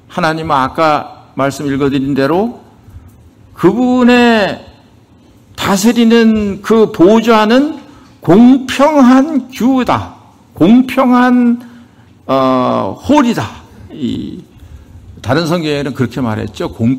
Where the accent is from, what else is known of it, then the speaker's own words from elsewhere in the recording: South Korea; 저도 한국 사람이니까 너무 기분이 좋더라고요.